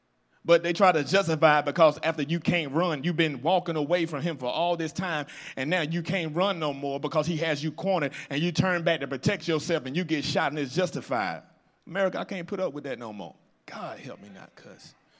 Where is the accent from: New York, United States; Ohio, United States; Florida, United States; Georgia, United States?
Georgia, United States; Atlanta; Because Georgia, see, I'm from Atlanta. I claim Georgia sometimes.